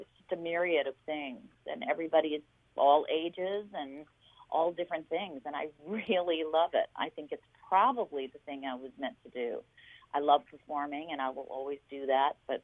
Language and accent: English; Virginia, United States; also born or lived in Augusta, Georgia; But I was in Augusta till I was about six, then I moved to Virginia. And I was there till I was 17